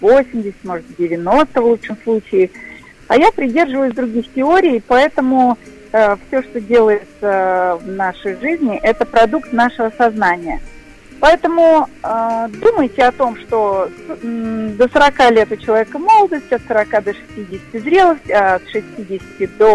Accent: Siberia, Russia; Я очень люблю Иркутск, люблю Сибирь, люблю Байкал, потому что я сама сибирячка, и для меня возвращаться в эти края — это всегда как съездить домой к себе в гости.

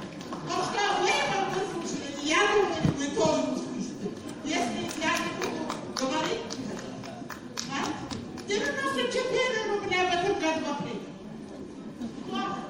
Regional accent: Baikonur, Kyzylorda Region, Kazakhstan; born there; Я родилась здесь, именно в Байконуре, в 48-м году.

